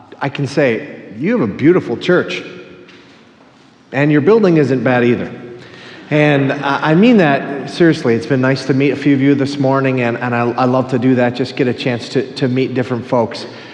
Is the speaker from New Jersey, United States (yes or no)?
no; Minnesota, United States; I'm from the Iron Range, we don't do this, this is weird.